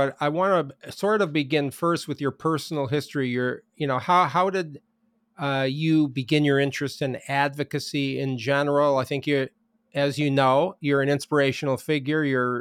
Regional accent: Chicago, Illinois, United States; I was from Chicago, and I still resent Kansas for stealing our basketball coach, Bill Self.

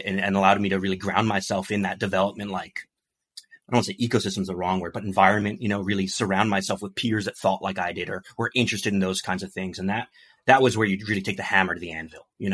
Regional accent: Long Island, New York, United States; now in Seattle, United States; I grew up on Long Island, New York, so pretty boring suburb.

